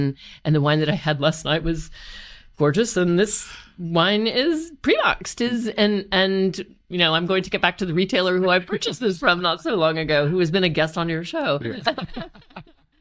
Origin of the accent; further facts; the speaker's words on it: South Bend, Indiana, United States; Well, I was born in South Bend, Indiana.